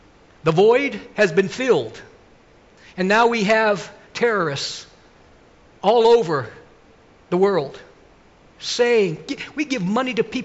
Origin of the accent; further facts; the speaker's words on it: United States; When we were overseas, it used to be, as an American, it was just like, oh, these are Americans.